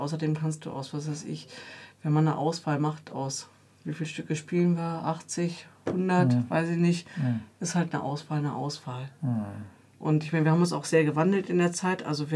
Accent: Germany; auch als Deutsche so ein bisschen auch unsere Identität in unseren musikalischen Wurzeln gesucht haben.

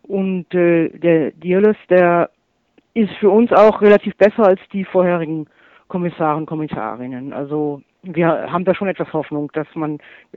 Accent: Austria; ich bin ja aus Österreich, ich bin Bergbäuerin und Imkerin. Wir haben einen Hof in 1000 Meter Seehöhe

